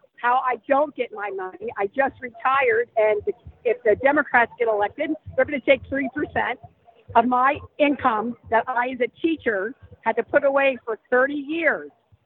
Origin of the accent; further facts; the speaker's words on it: United States; I'm an American.